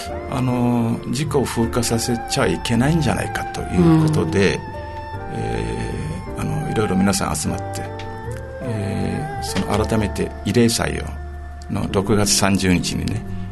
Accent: Ishikawa, Okinawa, Japan; also born or lived in Ginoza; 生まれは宜野座ですけども、その後移って小中高は石川市の方で育ってますんで、

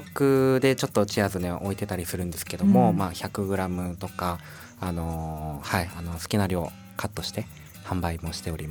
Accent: Nagoya, Aichi, Japan; でもやっぱりまあ自分の出身の名古屋では普通に売っていて

